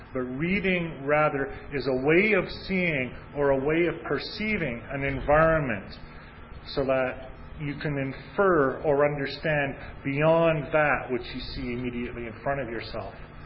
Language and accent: English; Moncton, New Brunswick, Canada; I'm from Moncton, New Brunswick